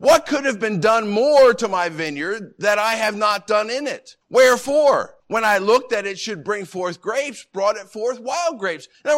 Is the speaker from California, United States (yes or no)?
no; Pennsylvania, United States; You know, growing up in Pennsylvania, my first job and job through high school was working for a farmer who had a roadside fruit and produce stand along the highway.